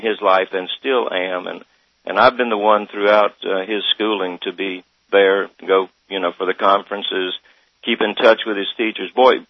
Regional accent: Thomasville, Georgia, United States; I was born and reared in Thomasville, Georgia, South Georgia

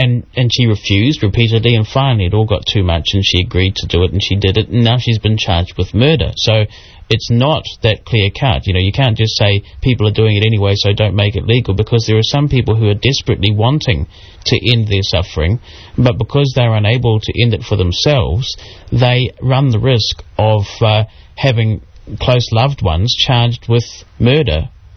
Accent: Whanganui, Manawatū-Whanganui, New Zealand; is from my hometown here, Whanganui.

